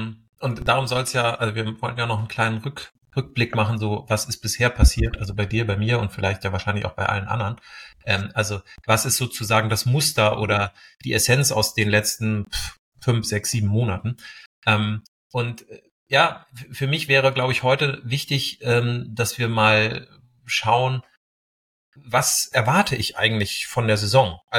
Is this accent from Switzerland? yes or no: no; Hamburg area, Germany; ich komme ja aus der Nähe von Hamburg